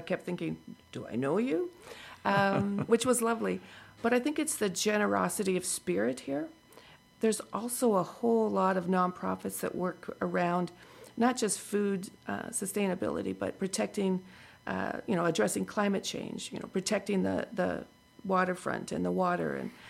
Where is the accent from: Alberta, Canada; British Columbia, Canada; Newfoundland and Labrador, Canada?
British Columbia, Canada; Kamloops; Oh, no, I love Salmon Arm, but I grew up in Kamloops